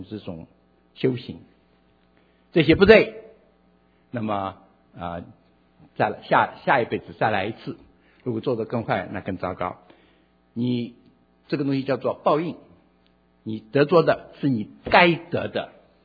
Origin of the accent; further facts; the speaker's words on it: China; now in United States; 我是中国人，很多中国人，可是当时在美国很少